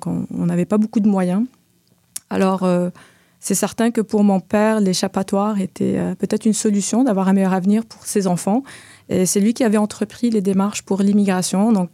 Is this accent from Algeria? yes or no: yes; Algeria; moved away as an adult; now in Canada; moi, je suis au Québec depuis 20 ans cette année. Donc, je suis arrivée au Québec en 2004. Moi, je viens d'Algérie, donc j'ai immigré avec ma famille en 2004.